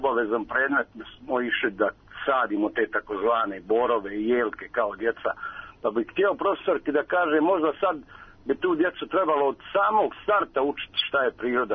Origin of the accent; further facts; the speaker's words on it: Bosnia & Herzegovina; ja imam 43 godine i rođen sam inače u Bosni. Bila mi je šuma sa tri strane kući.